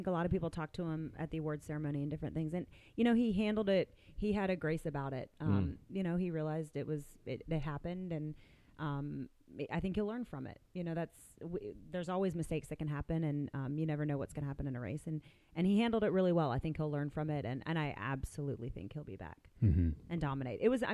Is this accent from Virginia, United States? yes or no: yes; Virginia, United States; We did get some, you know, I'm from Virginia, so we did get some heat. And we had the humidity